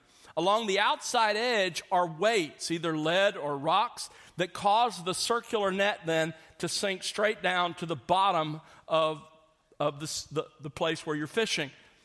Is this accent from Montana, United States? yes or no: no; Mobile, Alabama, United States; I grew up in Mobile by the coast there